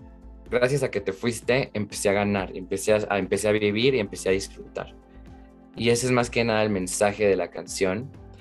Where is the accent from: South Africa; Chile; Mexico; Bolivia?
Mexico; no, soy mexicano, le quiero hacer honor a mi orgullo mexicano